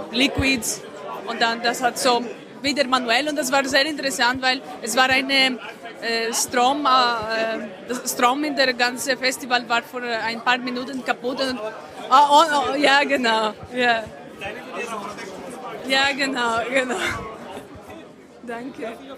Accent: Greece; German is a second language; now in Vienna, Austria; ich komme aus Griechenland.

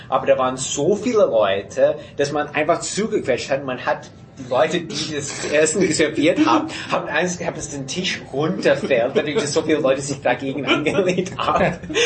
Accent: San Jose, California, United States; born or raised there; German is a second language; moved away as an adult; also born or lived in Utah / Malibu / Czechia

